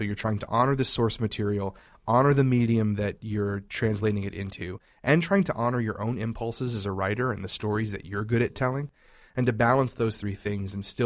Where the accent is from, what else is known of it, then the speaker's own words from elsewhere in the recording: Lafayette, Louisiana, United States; Yes, I'm originally from there. I'm originally from South Louisiana. Lafayette, we're sort of like the center of Cajun country down there.